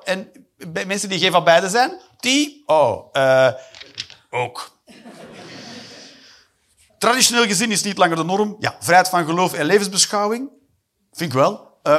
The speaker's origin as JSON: {"language": "Dutch", "country": "Netherlands", "said": "Ik kom uit Nederland, ik heb jaren in Nederland gewoond."}